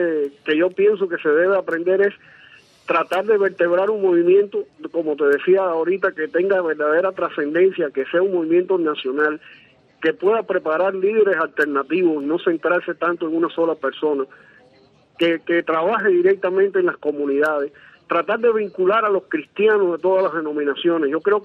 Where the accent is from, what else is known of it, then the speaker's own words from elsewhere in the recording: Cuba; moved away; como cubano que vive aquí